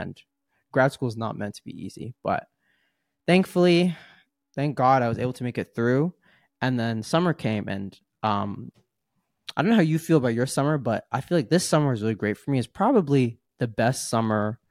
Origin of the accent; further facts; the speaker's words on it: New York, United States; born there; Even though I was born in New York, like that was really my first proper time being there